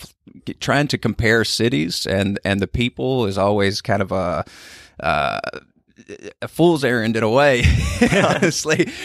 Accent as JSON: {"language": "English", "region": "Midwest", "country": "United States", "tie": "born or raised there", "said": "I'm originally from the Midwest, Bay Area resident now, but I was born and raised very rural with many, many corn stalks and bean fields around."}